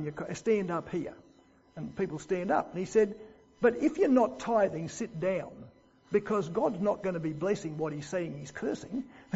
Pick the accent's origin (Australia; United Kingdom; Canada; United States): Australia; Brisbane, Queensland; I come from Brisbane, they come from Canberra